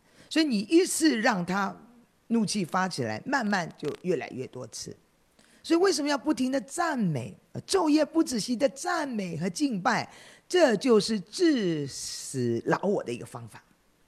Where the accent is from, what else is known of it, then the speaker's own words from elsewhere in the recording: Shandong, China; 我是山东人